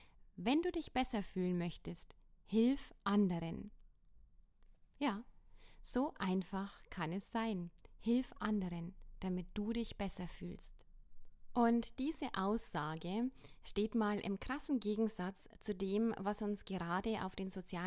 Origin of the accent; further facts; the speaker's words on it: Bavaria, Germany; sagt man bei uns in Bayern